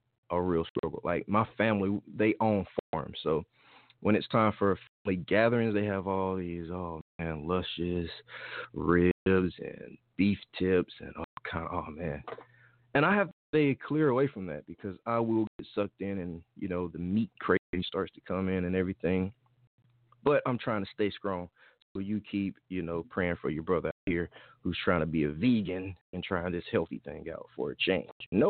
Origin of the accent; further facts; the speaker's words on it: Jackson, Mississippi, United States; And I am from Mississippi, Jackson to be exact.